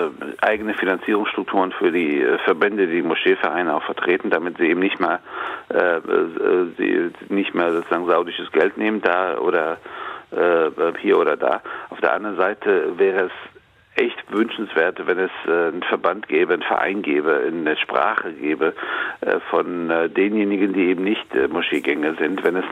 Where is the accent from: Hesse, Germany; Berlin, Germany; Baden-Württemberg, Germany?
Hesse, Germany; Frankfurt; Ich trinke gerne einen Ebbelwoi als Frankfurter Bub und bin dennoch Moslem.